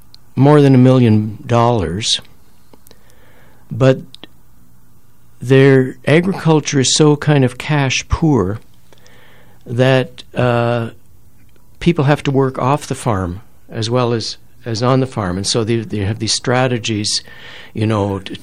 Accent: Ontario, Canada; I was in Western Ontario last week. I think I was telling you I'd gone to the church in my hometown to give a reading from the book

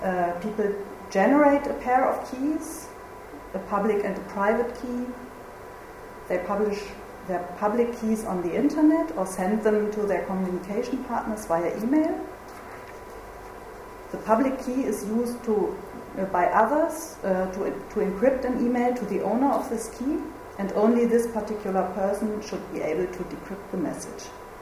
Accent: Berlin, Germany; English is a second language; I'm from Berlin

